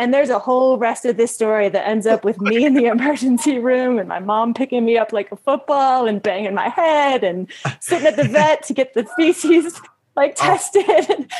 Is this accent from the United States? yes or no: yes; Midwest, United States; My whole family's from Iowa. I grew up in the Midwest.